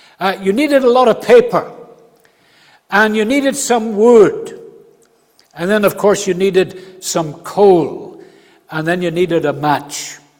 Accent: Belfast, Northern Ireland, United Kingdom; And I was brought up in Belfast in a terraced house.

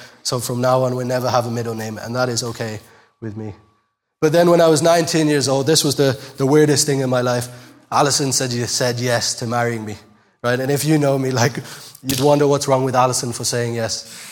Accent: England, United Kingdom; born there; my mom, when I was born, we lived in England and I was born in England, but my mom at the time was a Sikh and my dad was a Hindu man.

